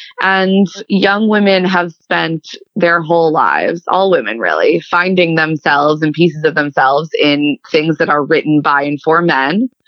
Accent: Washington, District of Columbia, United States; So I grew up outside Washington, D.C. in a very politically active family.

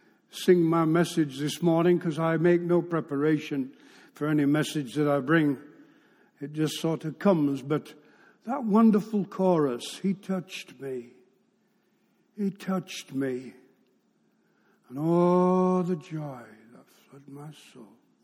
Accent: England, United Kingdom; I'm a Gentile anyway. I'm a Brit. I'm not a Jew. I don't have a Jewish name.

